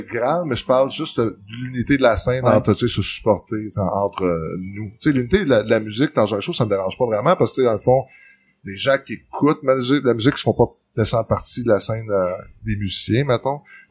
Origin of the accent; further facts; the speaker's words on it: Montreal, Quebec, Canada; Tu sais, tout le temps, je suis de Montréal